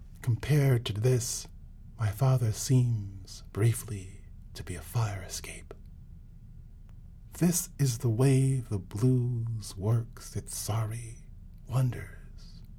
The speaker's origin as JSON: {"language": "English", "town": "Rochester", "region": "New York", "country": "United States", "tie": "born or raised there", "said": "probably in my hometown of Rochester, New York, and then in New York City"}